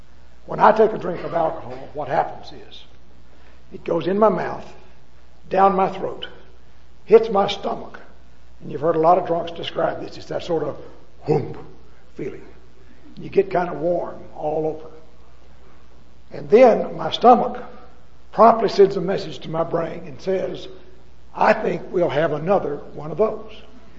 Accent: Texas, United States; When I was a kid, I was raised in West Texas.

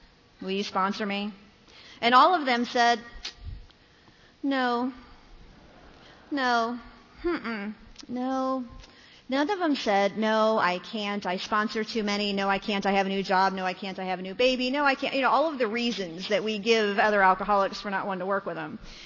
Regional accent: Ohio, United States; Now, I was raised in Ohio. We weren't raised with manners.

